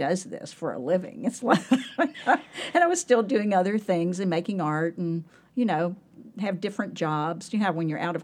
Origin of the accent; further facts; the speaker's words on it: the South, United States; growing up in the South, food was like part of everything.